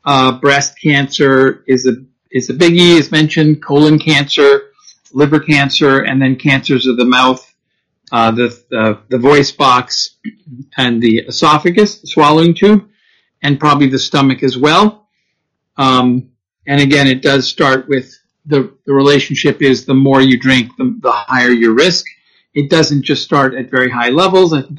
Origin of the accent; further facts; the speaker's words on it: United States; now in Canada; I'm a physician from the States